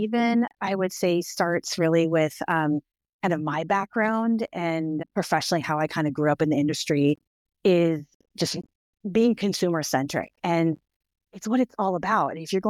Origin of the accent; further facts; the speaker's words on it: West Coast, United States; I am from the West Coast